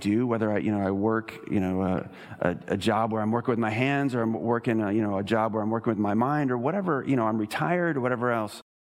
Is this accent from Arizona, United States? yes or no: no; Texas, United States; I came from Texas, and Texas, you know, East Texas, we've got this clay as soil that is just horrible.